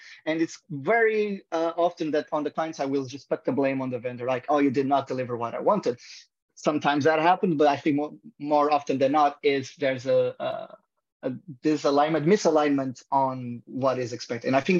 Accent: Portugal; I'm originally from Portugal, but I always knew I wanted to live abroad

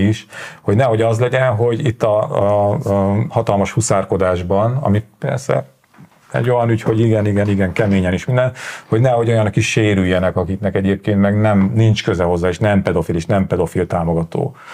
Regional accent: Borsod-Abaúj-Zemplén, Hungary; now in Budapest, Hungary; én Boslapos Zemplén megyéből érkeztem, Sátorhelyről, ott azért volt cigány kisebbség

